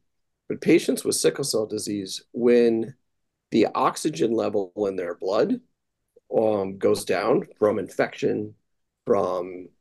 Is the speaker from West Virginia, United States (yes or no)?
no; Chicago, Illinois, United States; also born or lived in Milwaukee, United States / Boston, United States; I grew up in Chicago and did my training, my medical school and graduate school training in Milwaukee